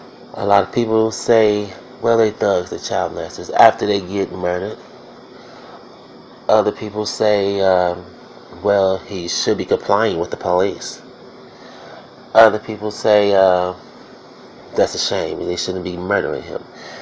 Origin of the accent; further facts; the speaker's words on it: Chicago, Illinois, United States; I'm from Chicago, Illinois. As you can tell by my voice, I'm African American, or a black man.